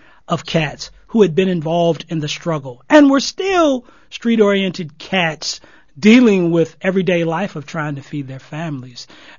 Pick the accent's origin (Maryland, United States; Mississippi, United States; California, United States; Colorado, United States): California, United States; Los Angeles; I was raised on the East Side. So for the real LA natives, you know what I'm talking about. I was raised first on 28th and Hooper, right on the East Side, right down the street from Central Avenue Jazz.